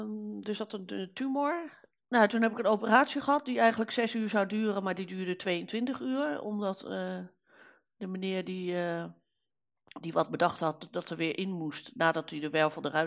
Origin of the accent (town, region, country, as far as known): Rotterdam, South Holland, Netherlands; born there; now in Amsterdam, Netherlands